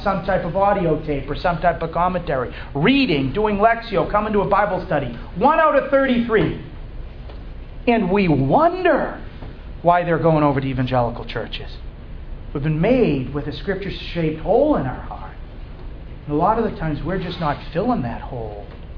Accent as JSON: {"language": "English", "town": "Fall River", "region": "Massachusetts", "country": "United States", "said": "from Fall River."}